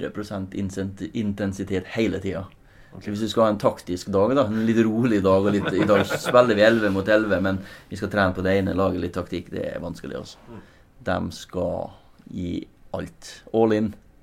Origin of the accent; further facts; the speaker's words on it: Møre og Romsdal, Norway; når jeg vokste opp i Klausenenga